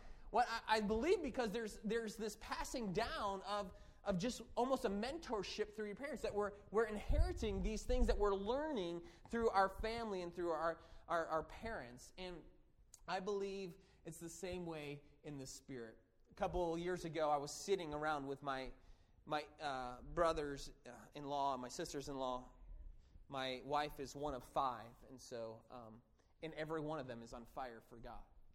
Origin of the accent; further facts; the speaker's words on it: New Jersey, United States; Now, I grew up in New Jersey, and what I've noticed living in the North, especially in New Jersey, is that when you talk about your heritage